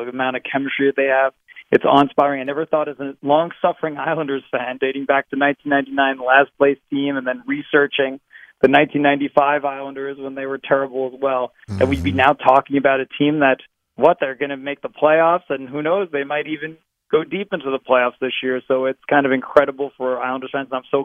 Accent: Queens, New York, United States; it's when you're growing up in Queens, as I did, you're right in the middle of that.

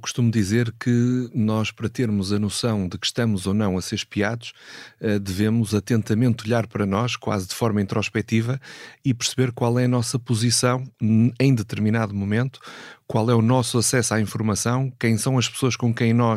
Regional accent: Portugal; enquanto português, enquanto fervoroso adepto desta grande nação

